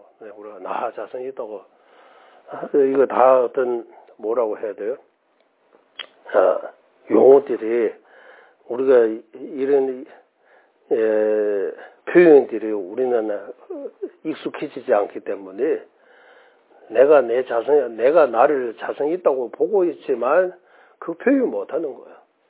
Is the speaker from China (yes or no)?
yes; Tibet, China; Korean is a second language; now in South Korea; 그래서 한국에 처음 와서 성불로 하세요라고 하면 저 좀 그런 거예요